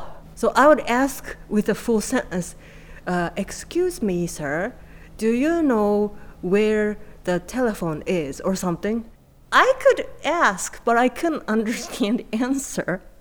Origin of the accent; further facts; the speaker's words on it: Japan; English is a second language; I was born and raised in Japan.